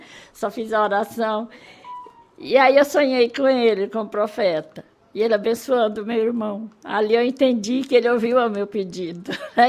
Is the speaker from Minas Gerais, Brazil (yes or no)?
no; Piauí, Brazil; Aí viajei imediatamente para o estado do Piauí, que é de onde eu sou, né?